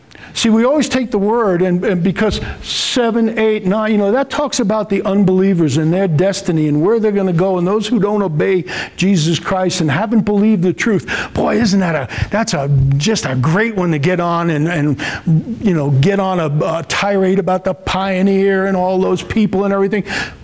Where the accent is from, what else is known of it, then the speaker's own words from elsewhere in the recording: Ireland; I'm an Irishman. You know, I like to cry and I like to fight.